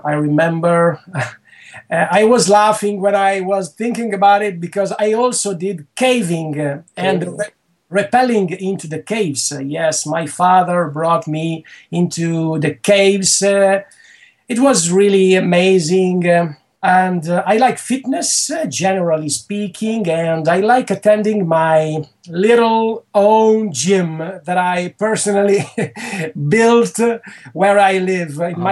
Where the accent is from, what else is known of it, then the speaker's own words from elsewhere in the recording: Bologna, Emilia-Romagna, Italy; English is a second language; I was born in Bologna, as I said. There I got my childhood, my adolescence, and afterwards my medium and high school. Also, I got there my 6 years bachelor degree